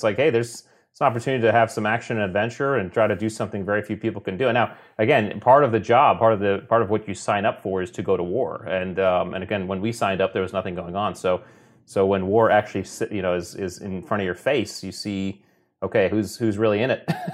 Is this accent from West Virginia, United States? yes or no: no; Connecticut, United States; born or raised there